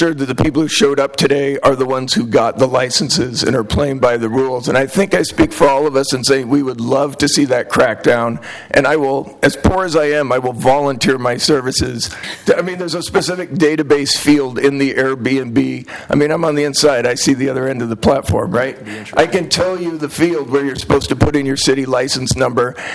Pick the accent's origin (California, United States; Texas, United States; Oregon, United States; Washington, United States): Oregon, United States; Portland; I was born in Portland, and I've lived in Northwest Portland basically my whole life.